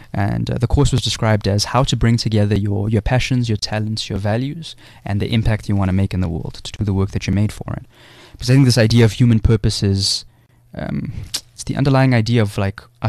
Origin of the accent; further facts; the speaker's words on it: South Africa; But I'm from South Africa. I love this country.